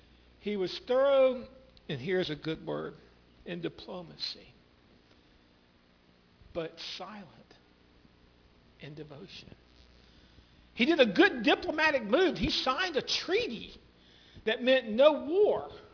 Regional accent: Lynchburg, Virginia, United States; I grew up in Lynchburg, and so that's a little further away.

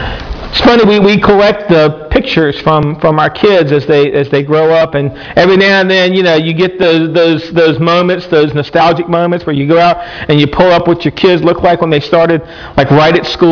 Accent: the South, United States; accent: Southern; I'm pronouncing that with my southern accent.

